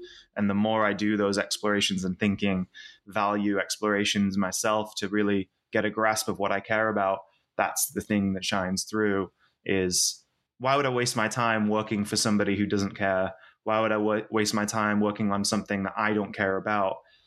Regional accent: Penrith, North West England, United Kingdom; my hometown. It was through where I grew up in Cumbria and Penrith.

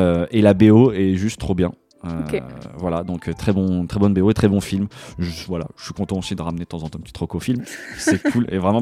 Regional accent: France; now in Paris, France; je pense que je suis un petit Français tu vois, qui vit à Paris

